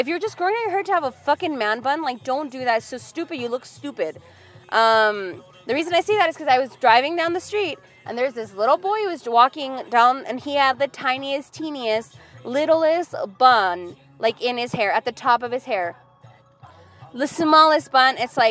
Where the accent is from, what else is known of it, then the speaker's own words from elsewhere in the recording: Los Angeles, California, United States; because I'm not from Crenshaw, but I'm from East LA.